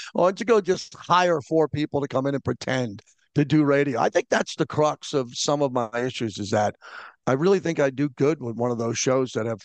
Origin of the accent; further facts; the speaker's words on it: Massapequa, New York, United States; I grew up in a heavily populated Jewish community. I'm from Massapequa, Long Island. I grew up around Jews.